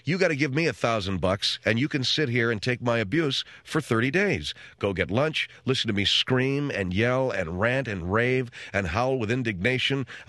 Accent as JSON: {"language": "English", "region": "California", "country": "United States", "said": "But I come from California, so I'm used to that."}